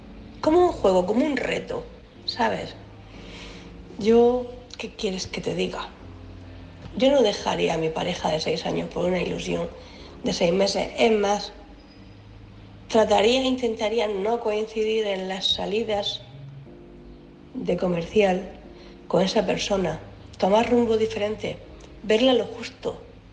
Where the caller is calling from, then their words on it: Cartagena, Region of Murcia, Spain; de Cartagena y bueno